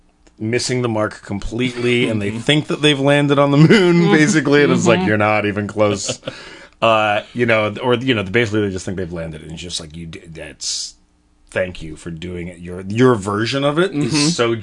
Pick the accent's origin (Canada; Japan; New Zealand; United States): Canada; I grew up in Canada